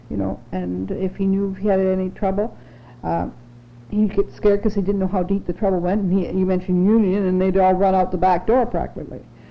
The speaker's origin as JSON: {"language": "English", "country": "Canada", "said": "we're Canadian, and we have different feelings, really."}